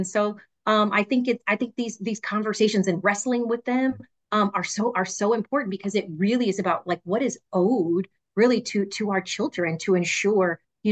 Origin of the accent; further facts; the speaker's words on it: Kankakee, Illinois, United States; opportunities that I never could have imagined growing up in Kankakee, Illinois